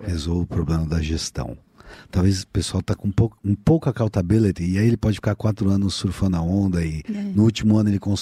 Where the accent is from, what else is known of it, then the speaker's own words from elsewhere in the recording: Brazil; a gente é brasileiro, a gente sabe o que está acontecendo.